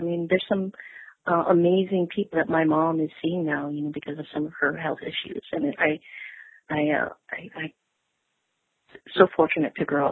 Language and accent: English; Hawaii, United States; growing up in Hawaii, there's such a huge difference between, superstition and spirituality.